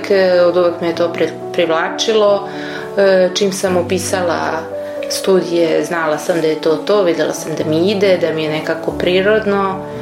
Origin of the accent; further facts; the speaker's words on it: Bela Crkva, Vojvodina, Serbia; Ja sam rođena ovde u Beloj Crkvi 87. godine, znači pre 36 godina. Odrasla sam u porodici sa majkom, ocem i sestrom.